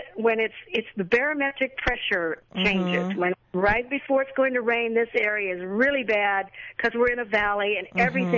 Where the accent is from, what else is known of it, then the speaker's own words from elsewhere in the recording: Corona, California, United States; semi-retired and teach music, teach piano part-time and so forth, and I'm from Corona.